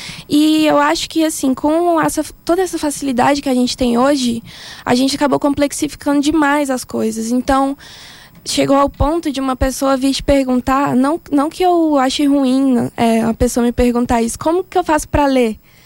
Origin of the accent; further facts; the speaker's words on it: Tocantins, Brazil; eu sou de Tocantins, e quando eu tava lá